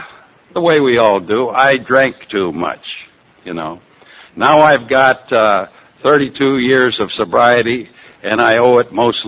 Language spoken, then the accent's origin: English; Carmel, California, United States; I come from Carmel, the land of the newlyweds and the nearly deads, where people with power steering have trouble getting around corners.